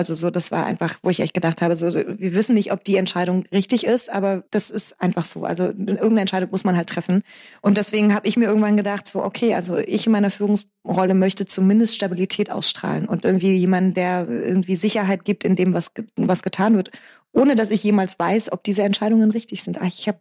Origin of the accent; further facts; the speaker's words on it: East Germany, Germany; dann komme ich noch dazu aus dem Osten.